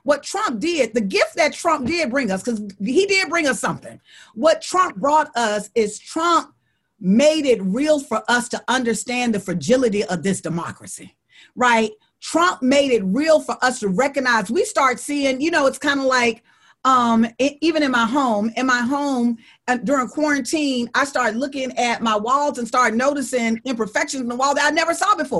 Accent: Alabama, United States; I'm from Alabama, right? So I can tell you a little bit about voter suppression.

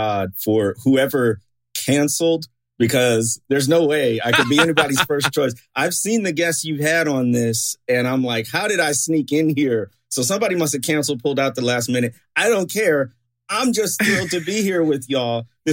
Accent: Chicago, Illinois, United States; So I grew up in the Chicago area. And what was so interesting about that is I grew up in a very multi-ethnic context.

